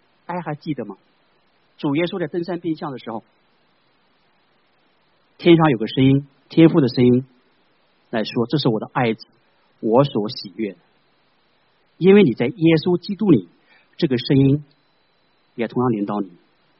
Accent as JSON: {"language": "Chinese", "country": "China", "said": "因为在古代弟兄姐妹跟我们中国人古代一样，男尊女卑"}